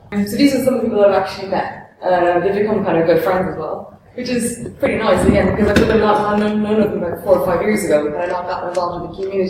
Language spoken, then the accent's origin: English; Ireland; I'm from Ireland